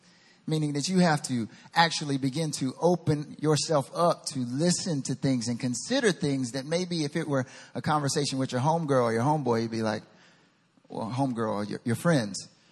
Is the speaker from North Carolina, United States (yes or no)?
yes; North Carolina, United States; I'm from North Carolina. Come on and raise up. And if you don't know, I'm from North Carolina.